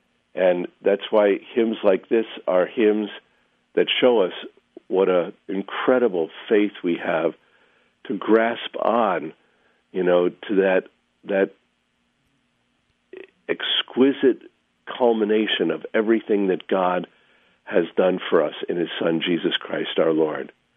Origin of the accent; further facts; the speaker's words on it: Massachusetts, United States; You know, I was born outside Boston. I went to high school outside Boston.